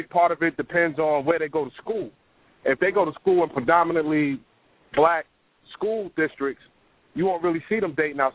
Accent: New York, United States; coming from growing up in New York, you know, there's Puerto Ricans, Dominicans, all over the place.

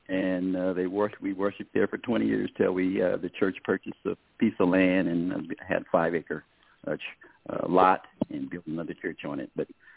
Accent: Sacramento, California, United States; I was born and raised in the Del Paso Heights community of Sacramento, raised on the corner of Belden and North Avenue

